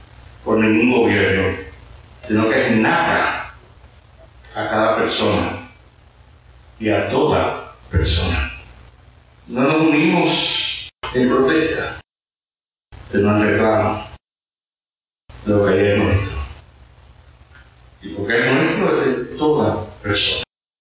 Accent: Cuba; como cubano sacerdote

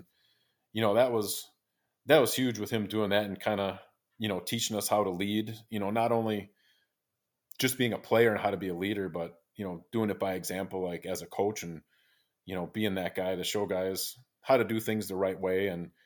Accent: Greenfield, Wisconsin, United States; being a Greenfield guy, it was different. You know, going your whole, you know, growing up in Greenfield, that's always our biggest rivals, Greenfield, Greendale.

